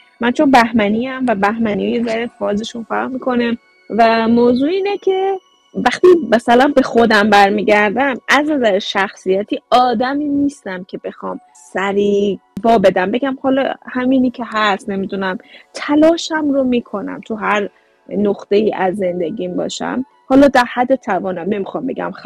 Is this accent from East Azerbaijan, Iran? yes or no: yes; Tabriz, East Azerbaijan, Iran; now in Japan; چون ما تبریزی هستیم